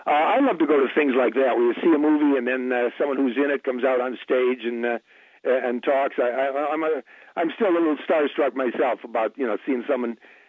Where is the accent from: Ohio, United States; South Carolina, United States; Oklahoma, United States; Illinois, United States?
Ohio, United States; Cleveland; because I'm from Cleveland